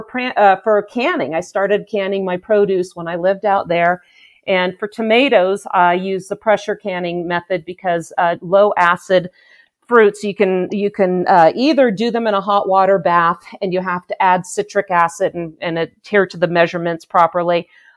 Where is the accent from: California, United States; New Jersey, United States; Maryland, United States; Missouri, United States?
California, United States; Well, I grew up in California, and I developed the preparedness lifestyle there once I became a mom